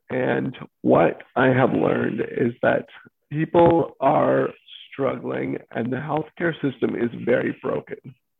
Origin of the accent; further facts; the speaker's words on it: South Frontenac, Ontario, Canada; I grew up in South Frontenac and Central Frontenac, part of the riding. I spent my entire life living on a lake and everything in that area.